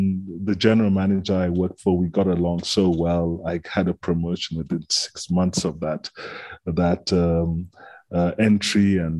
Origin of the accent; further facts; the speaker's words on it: Kenya; I am a Kenyan thoroughbred. my parents are from the western part of Kenya.